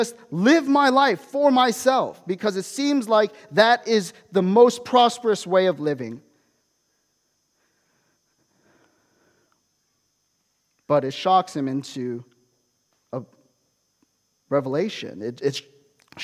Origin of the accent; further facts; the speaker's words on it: United States; I know I was born in the States, and so I grew up with the Western mentality, opposed to, you know, my Korean heritage and everything like that.